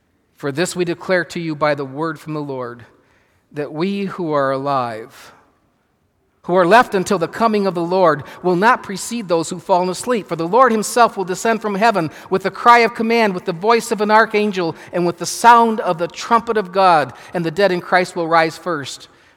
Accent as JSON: {"language": "English", "region": "Michigan", "country": "United States", "tie": "born or raised there", "lives_now": "California, United States", "said": "Now, we don't get many thunderstorms here in California. I grew up in Michigan."}